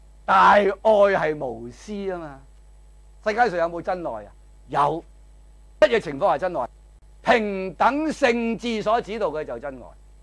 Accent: China; 我哋中國人講得好啊

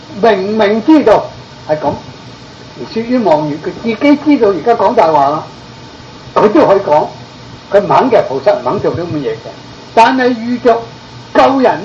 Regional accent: Guangdong, China; 我廣東人同埋東莞

